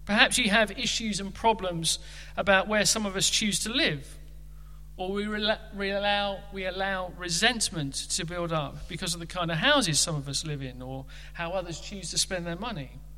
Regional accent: Ilford, London, United Kingdom; The church I grew up in Ilford

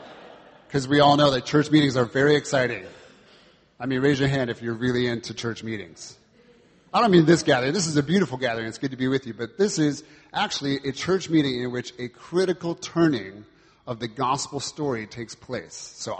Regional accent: California, United States; accent: American; now in London, United Kingdom; lived in the area for the past 7 years here in East London, but you may detect an American accent. I'm originally from California.

